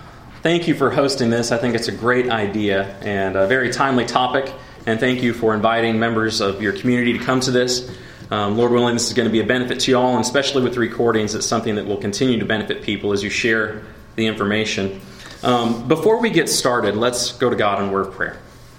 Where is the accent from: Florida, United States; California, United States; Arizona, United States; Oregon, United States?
Oregon, United States; moved away as an adult; also born or lived in Washington; I grew up in the Pacific Northwest, Oregon and Washington. I moved to the Midwest when I was 18